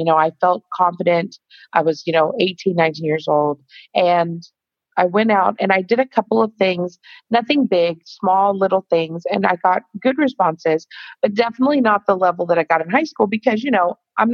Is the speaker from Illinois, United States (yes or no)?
no; Pasadena, Texas, United States; I live in Houston, Texas. I grew up in Pasadena, which is a suburb of Houston, Texas.